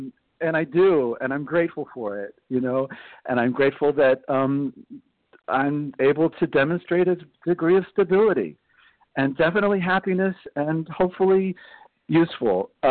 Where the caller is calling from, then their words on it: Paris, Île-de-France, France; I'm calling from Paris, France